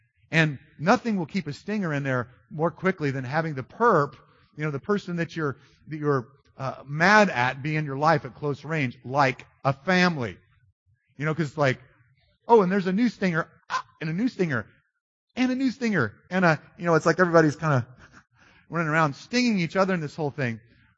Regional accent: Charlotte, North Carolina, United States; Now, I grew up in the South. My mom was a chain smoker when I was a little kid. And we had this field in our backyard of clover. And clover in the South, in Charlotte, North Carolina at least, is like honeybee heaven.

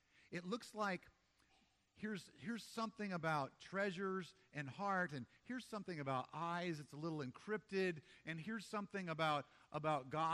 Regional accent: Memphis, Tennessee, United States; But I grew up in Memphis, Tennessee part of the time, and we had tornadoes regularly.

